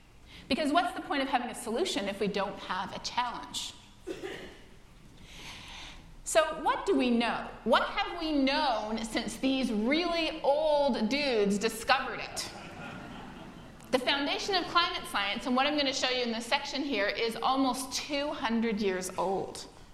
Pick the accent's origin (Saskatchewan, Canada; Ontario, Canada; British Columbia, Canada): Ontario, Canada; Toronto; now in United States; He's from Northern Virginia, and I'm from Toronto.